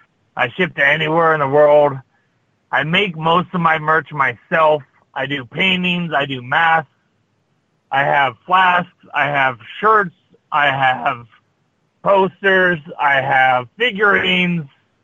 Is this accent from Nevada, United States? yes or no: yes; Las Vegas, Nevada, United States; Tagging with Sin in Vegas, my hometown.